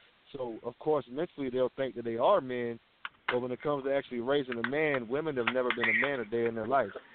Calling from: Georgia, United States; I'm calling from Georgia.

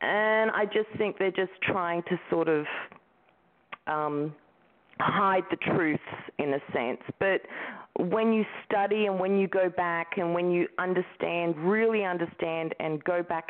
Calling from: Brooklyn, New York, United States; I'm calling from Brooklyn here in New York.

